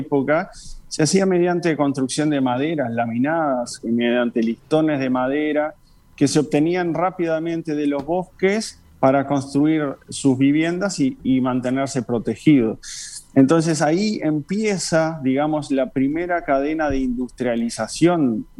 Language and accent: Spanish; Paysandú, Uruguay; now in Montevideo, Uruguay; oriundo de la ciudad de Paysandú y desde ese entonces radicado en Montevideo.